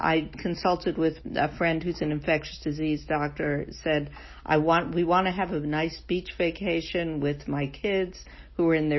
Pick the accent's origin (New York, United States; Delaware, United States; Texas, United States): New York, United States; and I'm a New Yorker, in New York